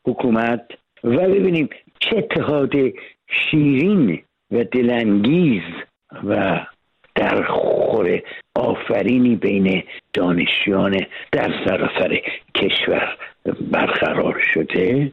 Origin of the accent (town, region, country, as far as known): Iran